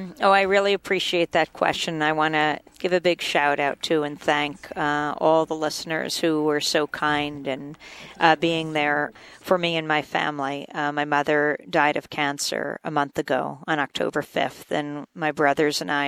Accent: Bay Shore, New York, United States; They were, active in their community where we grew up on Long Island and Bayshore, just deeply cared about the community.

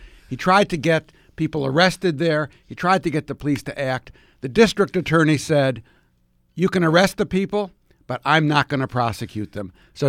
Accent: Cleveland, Ohio, United States; sitting on a statue of Moses Cleveland, the founder of my hometown, Cleveland.

